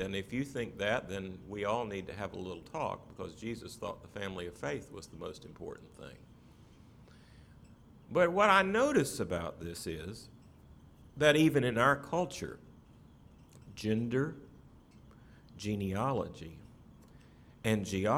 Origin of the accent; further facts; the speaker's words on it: the South, United States; Now, growing up in the South, you know, you can kind of understand this.